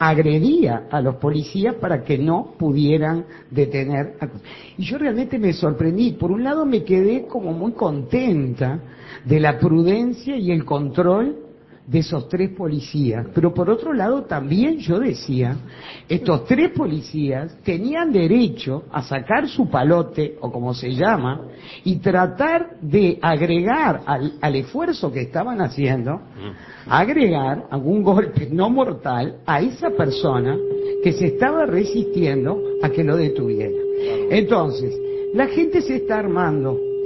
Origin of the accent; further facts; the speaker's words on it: Uruguay; como ciudadana uruguaya